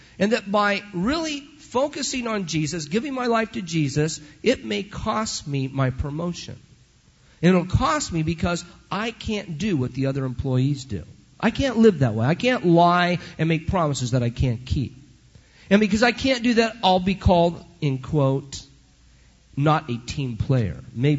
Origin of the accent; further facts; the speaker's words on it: Rialto, California, United States; and I grew up in Rialto.